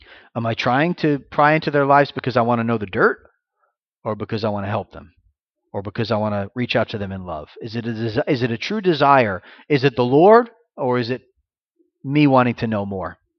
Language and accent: English; Florida, United States; I came from a congregation. I grew up in Florida. And Florida is the land of lots of Jewish people and lots of old people.